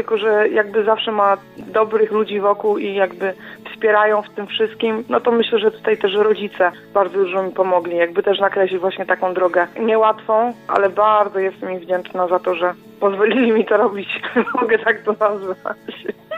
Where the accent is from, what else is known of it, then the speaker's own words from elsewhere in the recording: Kościan, Greater Poland Voivodeship, Poland; now in Poznań, Poland; bo ja pochodzę z Kościana, nie, mieszkam w Poznaniu już tutaj no chyba z 12 lat